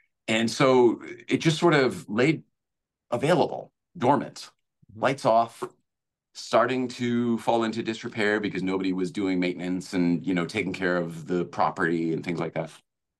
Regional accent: New England, United States; I mean, I'm from New England

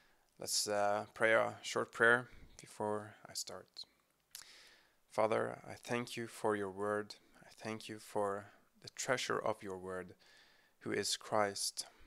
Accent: Norway; English is a second language; from Norway. I'm a pastor in a small church here on the west coast.

